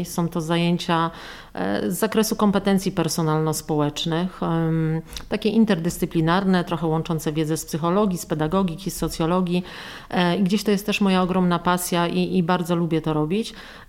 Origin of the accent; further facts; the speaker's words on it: Wrocław, Lower Silesian Voivodeship, Poland; Ja jestem rodowitą wrocławianką. Przez całe dzieciństwo i okres studiów mieszkałam na Nadodrzu, czyli niedaleko. Później przez około 12 lat mieszkałam na Starym Mieście, bliżej Placu Legionów.